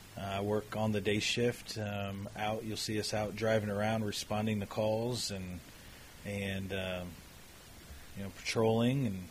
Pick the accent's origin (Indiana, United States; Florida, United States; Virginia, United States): Indiana, United States; Terre Haute; now in Lebanon, United States; I grew up in Terre Haute, Indiana, and was moved up here to Lebanon in 2001.